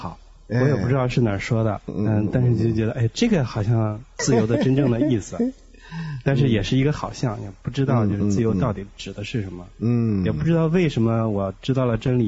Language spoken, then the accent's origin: Chinese; Northeast China, China; accent: Northeastern Mandarin; 哎呀，我们东北话